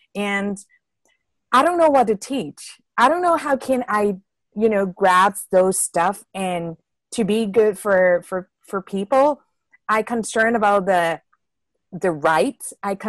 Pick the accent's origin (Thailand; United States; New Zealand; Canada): Thailand; Yeah, I'm from Thailand, and actually